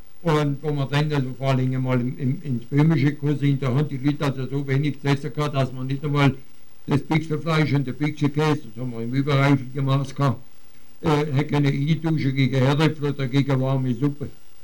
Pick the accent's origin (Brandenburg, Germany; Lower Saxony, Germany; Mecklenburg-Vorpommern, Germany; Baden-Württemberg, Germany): Baden-Württemberg, Germany; Konstanz; Ein knappes halbes Jahr später dann in meine Heimat dort nach Konstanz.